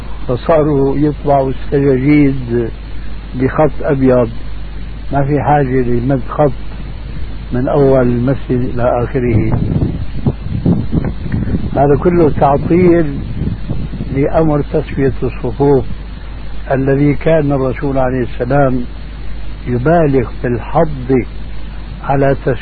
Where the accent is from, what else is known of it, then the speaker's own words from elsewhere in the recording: Syria; moved away; هذه عندنا في الشام في سوريا مشهور هذا الحديث، وجئت هنا وسمعته أيضا